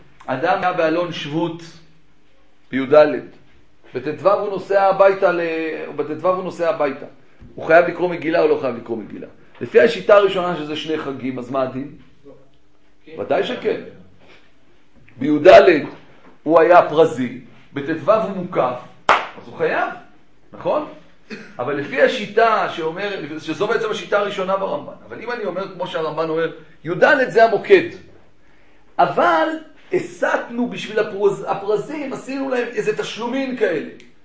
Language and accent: Hebrew; Jerusalem, Jerusalem District, Israel; כשאני גדלתי בירושלים, בבית וגן